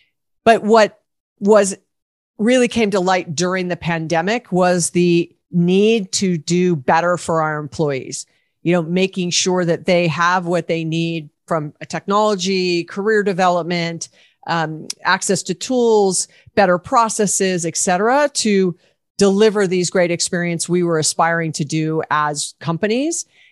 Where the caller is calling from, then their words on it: Los Angeles, California, United States; I am joining you from Los Angeles, California.